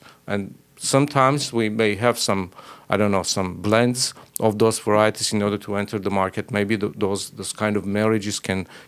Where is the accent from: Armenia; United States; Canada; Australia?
Armenia; Lori; because I'm from Lori, thinking about some Armenian varieties, maybe in Lori.